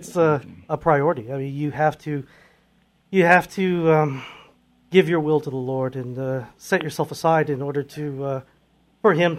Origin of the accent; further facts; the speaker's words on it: California, United States; Real quick background. I am originally from California.